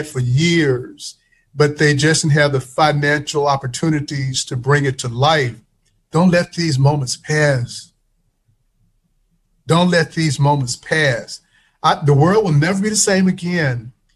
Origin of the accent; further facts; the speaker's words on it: Mississippi, United States; now in Philadelphia, United States; And as I mentioned, I'm from Mississippi originally.